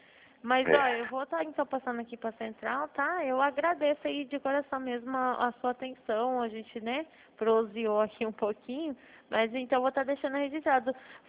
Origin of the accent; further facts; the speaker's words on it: Bauru, São Paulo, Brazil; eu sou daqui da região de Bauru, né?